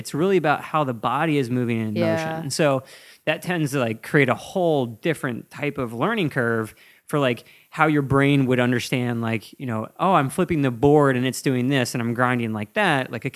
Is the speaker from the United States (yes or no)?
yes; Midwest, United States; And just because I'm from the Midwest, right?